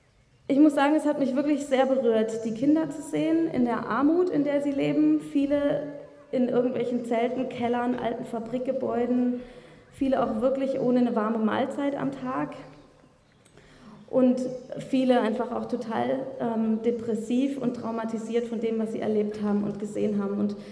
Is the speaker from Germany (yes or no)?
yes; Saxony, Germany; oh ja, du kommst auch aus Sachsen